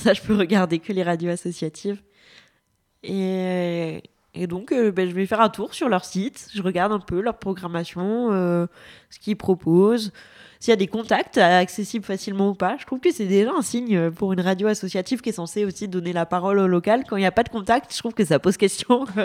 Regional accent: Provence-Alpes-Côte d'Azur, France; j'ai travaillé à Mulhouse, je suis originaire du Var et je suis partie de Chamonix.

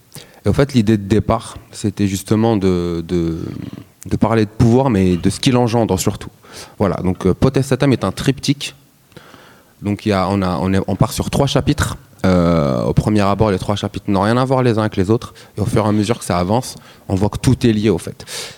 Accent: Algiers, Algiers Province, Algeria; born there; Moi, je suis né à Alger. Et en fait, j'ai passé une petite partie de mon enfance lors de la guerre civile en Algérie 89. De 99.

